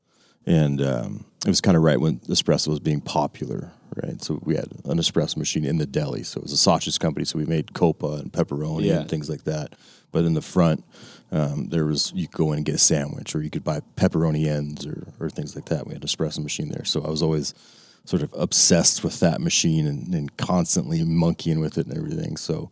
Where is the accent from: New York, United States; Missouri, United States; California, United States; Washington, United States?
Washington, United States; Yeah, born and raised in King County, actually.